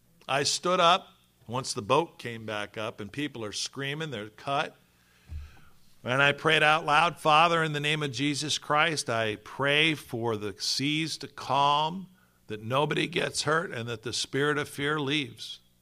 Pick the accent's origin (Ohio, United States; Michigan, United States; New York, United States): Ohio, United States; Youngstown; Where I grew up in Youngstown, Ohio, that's how they did the same thing.